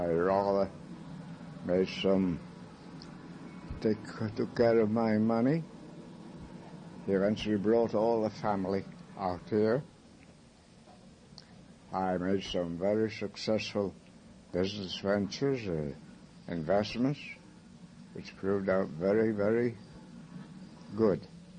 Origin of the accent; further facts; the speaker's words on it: West Midlands, United Kingdom; born there; In Staffordshire, England, in the potteries.